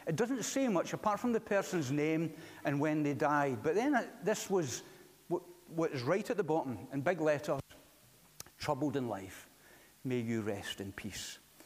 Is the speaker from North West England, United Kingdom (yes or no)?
no; Scotland, United Kingdom; Being a Scotsman, I thought, what is it with these people? Where are the Scots buried?